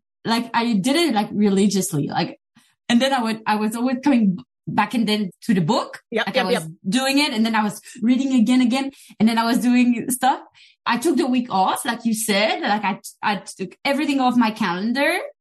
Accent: Switzerland; accent: French; English is a second language; I'm not exactly French. I'm from Switzerland, but I speak French. That's why I have a French accent.

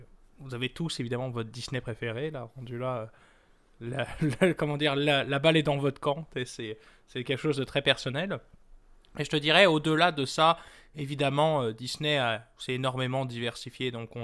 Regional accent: France; now in Canada; chez nous en France

